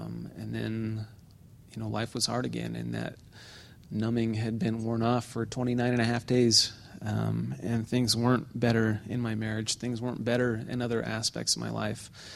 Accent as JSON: {"language": "English", "town": "Orem", "region": "Utah", "country": "United States", "tie": "born or raised there", "said": "I grew up in Orem, in a very LDS household, very believing, very functional, white, upper middle class, privileged"}